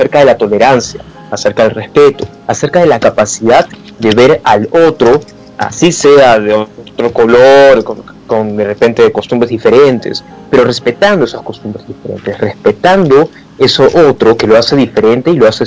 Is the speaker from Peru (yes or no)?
yes; Peru; siendo peruano, identificándome con eso